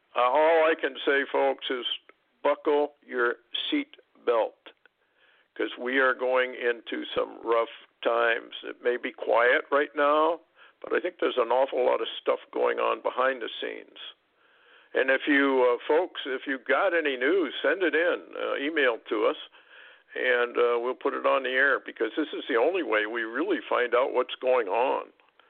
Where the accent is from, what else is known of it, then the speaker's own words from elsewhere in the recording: Vermont, United States; I grew up in Vermont, and I remember when I was in grade school that we had an earthquake.